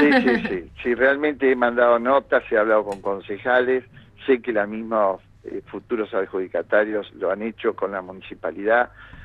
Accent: Cipolletti, Río Negro, Argentina; yo vengo de Chipoleti y digo, qué lindo lugar

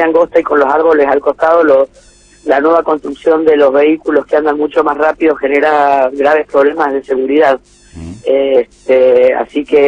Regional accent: Mendoza, Argentina; yo que soy mendocina

